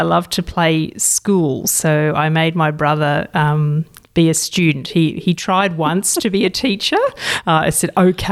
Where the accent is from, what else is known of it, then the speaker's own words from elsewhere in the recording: Blue Mountains, New South Wales, Australia; Grew up mostly in the Blue Mountains, so from when I was six